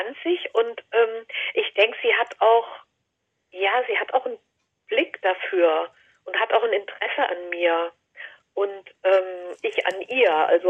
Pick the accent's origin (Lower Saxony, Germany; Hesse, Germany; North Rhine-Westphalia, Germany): Hesse, Germany; Fulda; weil Fulda ist ja auch meine Heimatstadt.